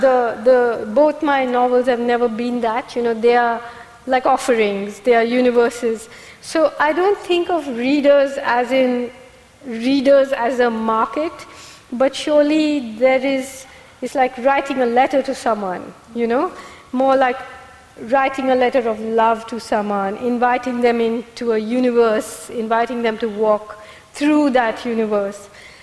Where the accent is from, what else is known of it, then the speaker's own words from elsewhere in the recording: Kerala, India; I grew up in Kerala, where The God of Small Things is set. I grew up on the banks of a river. I grew up in a village where there was no restaurant, no cinema hall, no shop